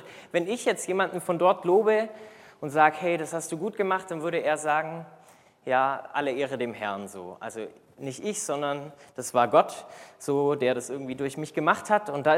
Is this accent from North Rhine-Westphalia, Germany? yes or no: no; Baden-Württemberg, Germany; da wo ich herkomme, im Schwabenland, da gibt es auch eine Gewohnheit oder zumindest ein Sprichwort